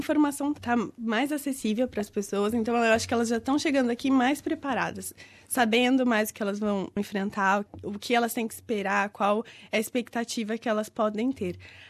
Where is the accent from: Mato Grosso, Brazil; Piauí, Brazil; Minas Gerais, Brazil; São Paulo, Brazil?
São Paulo, Brazil; moved away; also born or lived in Fortaleza; Eu cresci em São Paulo, mas eu nasci em Fortaleza, sou uma nordestina com maior orgulho, mas é porque como eu cresci em São Paulo, eu fui para São Paulo com 2 anos, eu não tenho sotaque